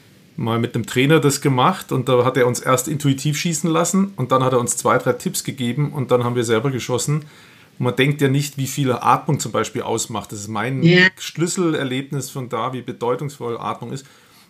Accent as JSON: {"language": "German", "town": "Nuremberg", "region": "Bavaria", "country": "Germany", "said": "ich komme aus Nürnberg"}